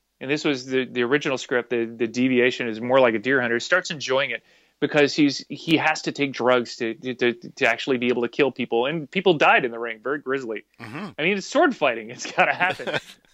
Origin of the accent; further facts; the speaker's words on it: Los Angeles, California, United States; All of the parts were being cast from LA. So it was like, God damn it, I got to go to LA to work in my hometown?